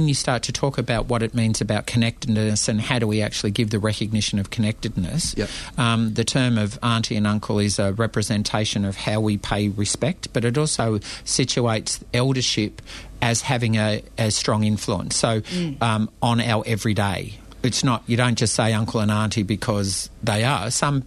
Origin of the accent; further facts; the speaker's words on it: Australia; we are as much Australian as anybody else